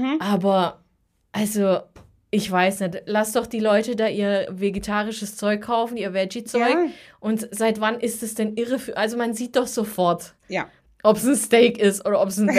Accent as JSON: {"language": "German", "town": "Naples", "region": "Campania", "country": "Italy", "said": "ich so, nein, ich komme aus Neapel."}